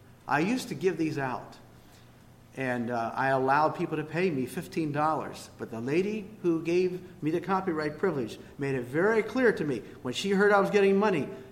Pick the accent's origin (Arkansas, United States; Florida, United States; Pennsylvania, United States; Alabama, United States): Pennsylvania, United States; I was born in 1953. And I was born near Harrisburg, Pennsylvania, in what is called the Old Mennonite Church, or Lancaster Conference, to be specific.